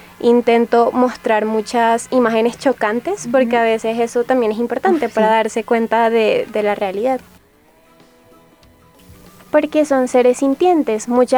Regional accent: Valledupar, Cesar, Colombia; born there; quiero empezar en donde nací, en Valledupar, que es una ciudad muy carnívora todavía

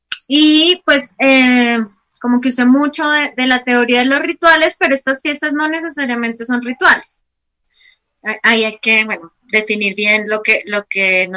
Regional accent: Santa Marta, Magdalena, Colombia; also born or lived in Bogotá; yo crecí en Santa Marta, yo nací en Bogotá, pero crecí en Santa Marta

